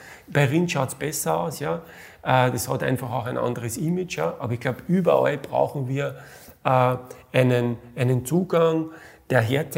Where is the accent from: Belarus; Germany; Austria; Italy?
Austria; Ich bin da als Österreicher ja auch sehr stark verwurzelt.